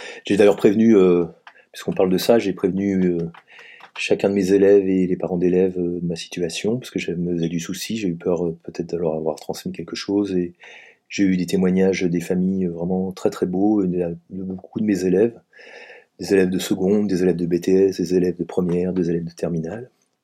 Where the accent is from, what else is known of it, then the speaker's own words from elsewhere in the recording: Auvergne-Rhône-Alpes, France; J'ai 51 ans, je suis enseignant. Je suis savoyard d'origine.